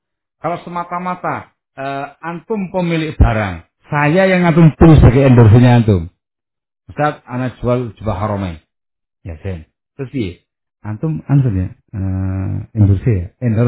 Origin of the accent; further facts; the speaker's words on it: Java, Indonesia; Kita kan orang Jawa ini.